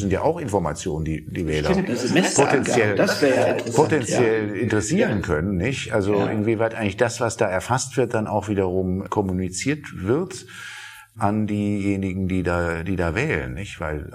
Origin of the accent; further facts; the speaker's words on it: Berlin, Germany; da denkt man ja als Berliner, gut, so sind die Bayern eben.